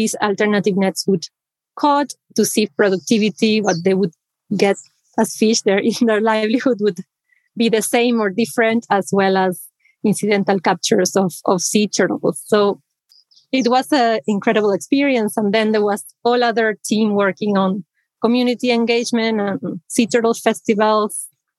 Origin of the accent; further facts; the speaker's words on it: Argentina; English is a second language; Yes, I'm originally from Argentina in South America, in the south of the Americas, and I studied there biology in the University of Buenos Aires.